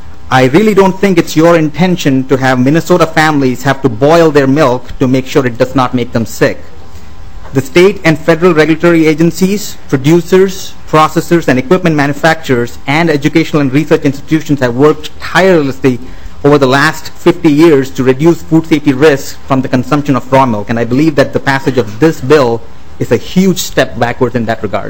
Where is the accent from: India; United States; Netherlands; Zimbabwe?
India; I am reminded of my childhood growing up in India